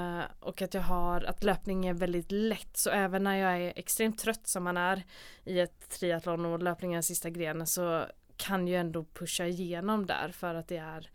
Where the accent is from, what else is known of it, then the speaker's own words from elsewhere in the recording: Gothenburg, Västra Götaland County, Sweden; jag är här från Göteborg. Född, uppvuxen, pluggat gymnasiet i Göteborg, började plugga till läkare här 2010 måste det vara.